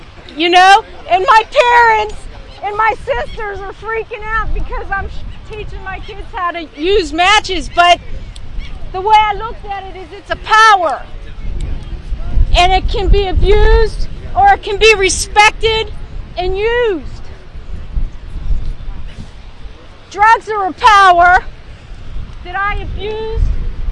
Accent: Pittsburgh, Pennsylvania, United States; I was born and raised in Pittsburgh.

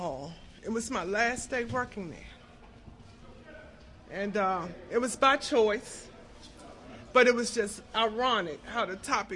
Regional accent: Washington, District of Columbia, United States; I'm from Southeast Washington, and you know, it used to be a place called Clancy's

